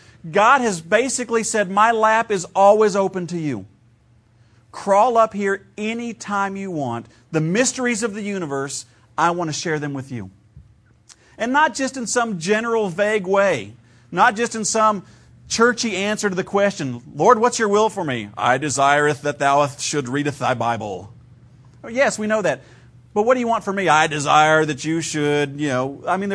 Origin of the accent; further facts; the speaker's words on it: Ohio, United States; And of course, I grew up in Ohio where we still had a milkman that came by the front door and dropped milk in your milk box.